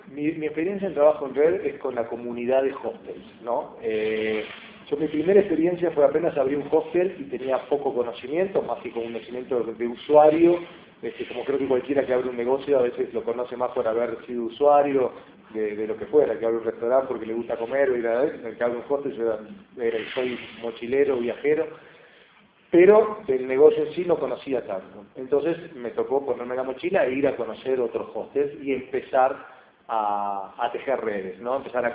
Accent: Uruguay; soy uruguayo, tengo 38 años

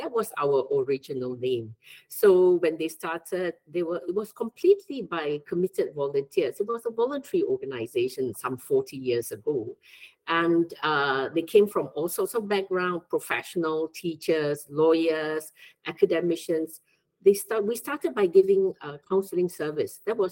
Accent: Penang, Malaysia; So all this, we could understand that even as a Malaysian.

